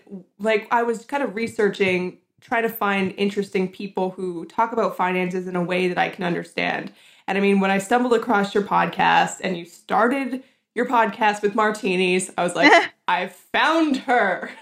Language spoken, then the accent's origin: English; Canada; as a Canadian person, I don't want to stereotype my people